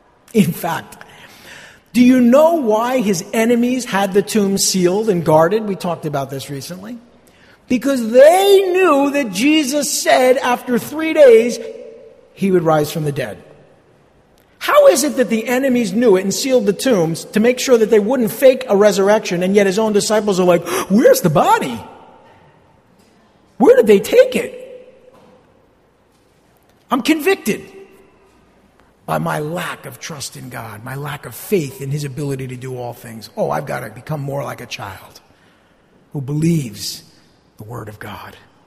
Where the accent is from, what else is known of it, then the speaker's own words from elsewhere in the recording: New Jersey, United States; I'm a skeptic. I'm from New Jersey. I don't believe anything.